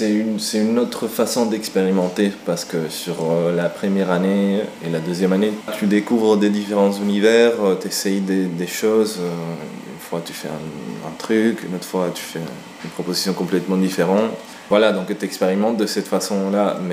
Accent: Uruguay; now in France; je viens de l'Uruguay. Voilà, ça fait 6 ans déjà que j'habite en France.

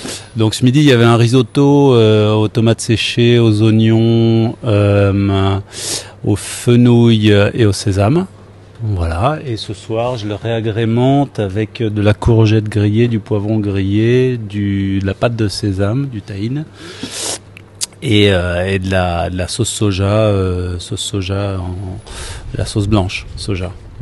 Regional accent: Brittany, France; je suis breton, j'habite en Ariège

